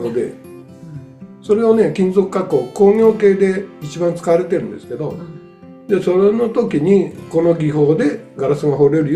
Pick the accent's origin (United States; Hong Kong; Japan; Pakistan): Japan; Kanaya, Shizuoka; 生まれも育ちも、うん、ほとんど金谷です。